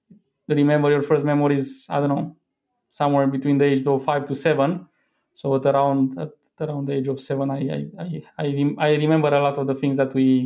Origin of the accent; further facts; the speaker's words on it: Bucharest, Romania; I grew up in Bucharest, Romania.